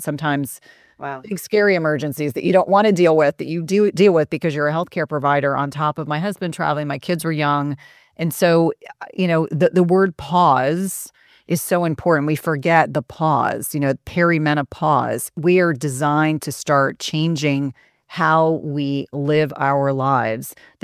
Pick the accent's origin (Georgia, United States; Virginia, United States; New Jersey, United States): New Jersey, United States; I grew up in New Jersey. I am not a pushover in any capacity